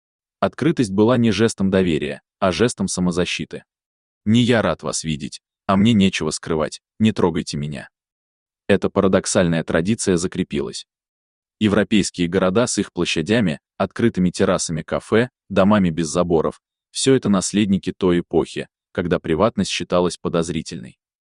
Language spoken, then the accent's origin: Russian; Ufa, Bashkortostan, Russia; Когда я рос в бараке в Черниковке, у нас не было заборов, была теснота.